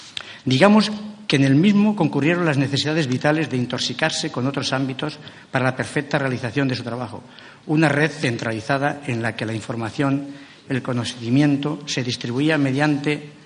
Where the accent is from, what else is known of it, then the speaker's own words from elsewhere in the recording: Villena, Valencian Community, Spain; Una vida que arranca en mi pueblo, en Villena, en mis calles, en mis amigos de la infancia y en los juegos de las calles del Raval.